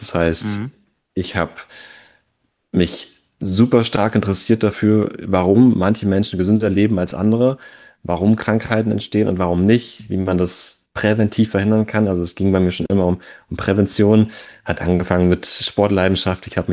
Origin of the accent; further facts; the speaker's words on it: Rostock, Mecklenburg-Vorpommern, Germany; Ich bin geboren und aufgewachsen in Rostock an der Ostseeküste. Lebt tatsächlich auch immer noch. Ich bin noch relativ jung, wie die meisten in der Branche sagen würden, mit Ende 20